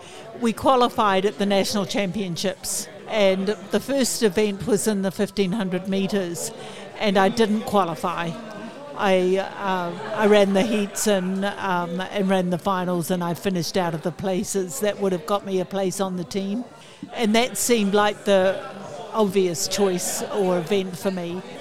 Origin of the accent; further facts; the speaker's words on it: New Zealand; I am from New Zealand.